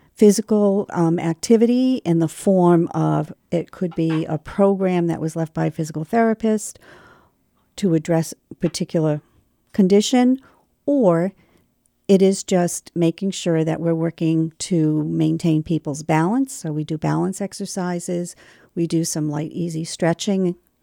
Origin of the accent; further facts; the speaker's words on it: Smithfield, Rhode Island, United States; I am a Rhode Island person. I grew up in Smithfield.